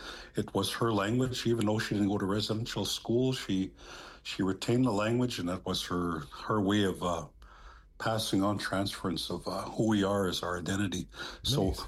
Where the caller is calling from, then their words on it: Goodfish Lake, Alberta, Canada; calling from my home community, Goodfish Lake First Nations, also called Whitefish Lake number 128. We're located on Treaty 6 territory here in northeastern Alberta, Canada.